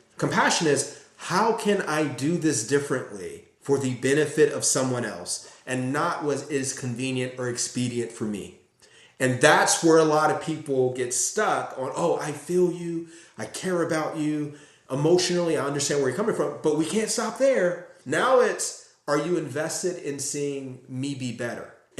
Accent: Gary, Indiana, United States; one of the things that was my adaptive response to growing up in Gary was being out of sight, out of mind

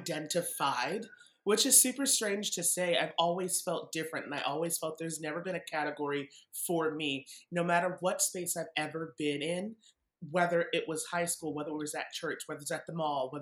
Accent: Massachusetts, United States; I grew up in Massachusetts.

